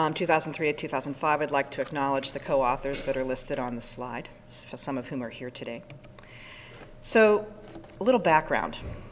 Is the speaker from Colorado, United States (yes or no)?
yes; Denver, Colorado, United States; So I'm from Denver.